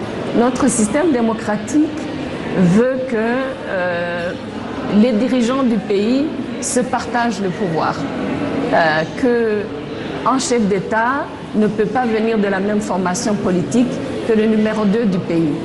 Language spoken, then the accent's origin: French; Rwanda; first language Kinyarwanda; French is a second language; Moi, j'ai grandi ici au Rwanda en parlant Kinyarwanda d'abord, ma langue maternelle, mais aussi français. J'ai appris l'anglais plus tard.